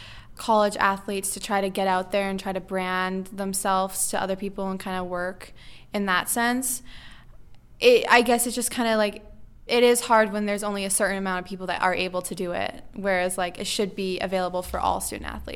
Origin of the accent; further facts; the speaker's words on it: Canada; because I'm Canadian